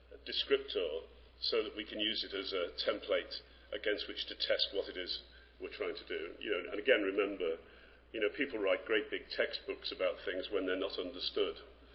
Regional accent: Liverpool, North West England, United Kingdom; I come from Liverpool, we had the first medical officer of health in the world

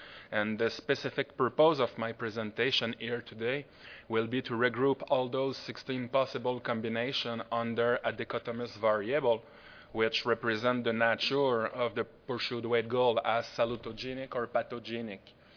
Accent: France; accent: French; English is a second language; I want to excuse myself for my big French accent that you will hear throughout all the presentation.

